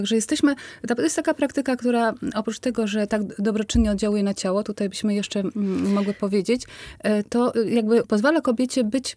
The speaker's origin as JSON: {"language": "Polish", "town": "Łódź", "region": "Łódź Voivodeship", "country": "Poland", "said": "ja po prostu mogłam spokojnie w nich jako łodzianka wziąć udział."}